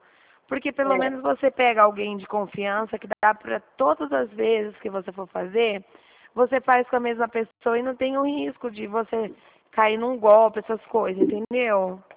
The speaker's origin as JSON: {"language": "Portuguese", "town": "Dracena", "region": "São Paulo", "country": "Brazil", "said": "Eu sou aqui de Dracena, perto de Prudente."}